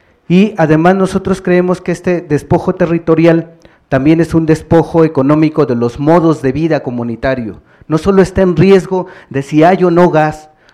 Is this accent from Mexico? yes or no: yes; Papantla, Veracruz, Mexico; vengo de Papantla, con un saludo desde allá.